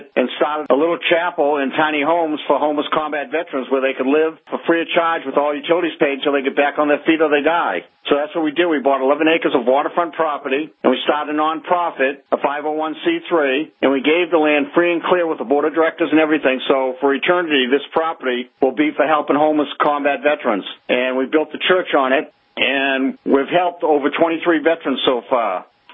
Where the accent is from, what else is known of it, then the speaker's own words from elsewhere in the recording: Alton, New Hampshire, United States; also born or lived in Lynn, Massachusetts; Okay, I was born in 1952 in Lynn, Massachusetts. When I was a child, my parents moved up to Alton, New Hampshire, Lake Winnipesaukee.